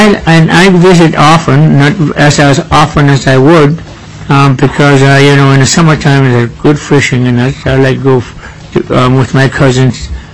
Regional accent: Alaska, United States; born there; I was born in Anwar, but I live in NPRA.

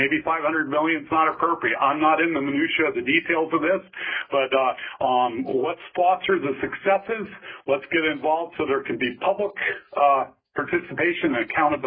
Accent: Fairbanks, Alaska, United States; now in Kodiak, United States; I grew up in Fairbanks, so I've lived in Kodiak for the last 39 years.

